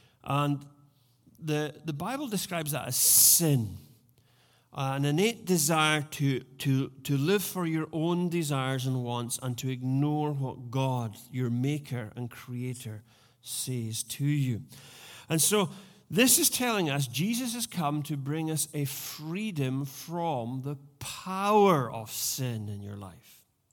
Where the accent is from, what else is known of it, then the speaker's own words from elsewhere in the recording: Scotland, United Kingdom; when I read the word freedom as a Scotsman